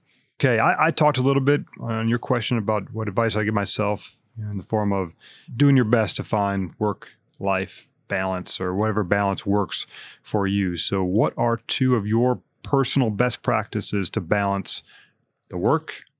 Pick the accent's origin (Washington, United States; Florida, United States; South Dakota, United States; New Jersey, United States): South Dakota, United States; I don't prefer cold, even though I'm from South Dakota.